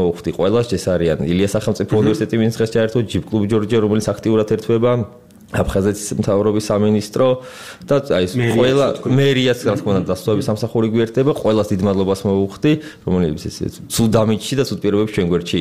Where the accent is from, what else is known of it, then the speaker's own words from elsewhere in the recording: Tbilisi, Georgia; born there; თბილისი ჩემია აქ დაბადებული ვარ ჩვენი ეს თბილისი და იგივე ჩემი სახლია ხო თბილისი ვარ